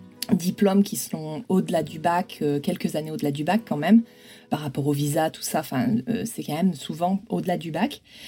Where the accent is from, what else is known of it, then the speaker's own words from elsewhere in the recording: Provence-Alpes-Côte d'Azur, France; now in Grenoble, France; je suis originaire des Hautes-Alpes.